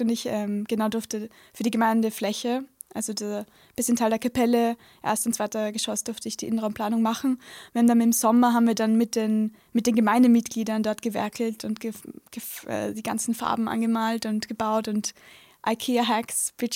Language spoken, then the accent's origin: German; Vienna, Austria; born there; Also ich bin in Wien geboren. Meine Familie war, also sie waren nicht mal Kulturkatholiken, würde ich sagen. Sie waren so eine Mischung zwischen Kulturkatholiken, aber auch sind aus der Kirche ausgetreten.